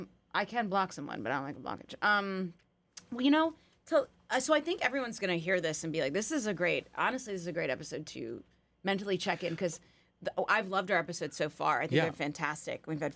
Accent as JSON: {"language": "English", "region": "the South", "country": "United States", "said": "I'm from the South."}